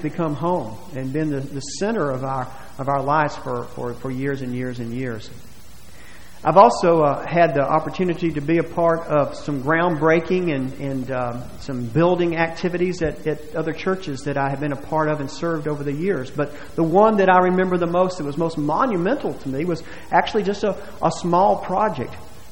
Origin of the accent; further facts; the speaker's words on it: Buford, Georgia, United States; But we grew up in Buford, Georgia, a little street, William Street, 460 William Street.